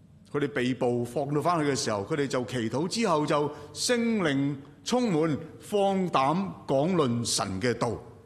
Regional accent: Guangdong, China; 我是广东人

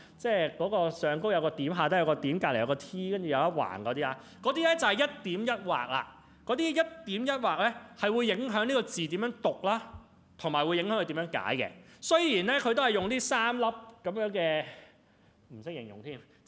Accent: Hong Kong; 我諗對於我哋香港人嚟講咧，就唔使多加詳解啦，係咪？

